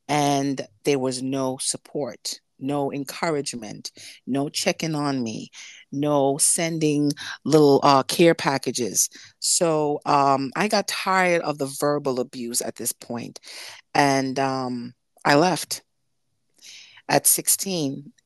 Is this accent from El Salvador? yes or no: no; Jamaica; born there; I am Jamaican born.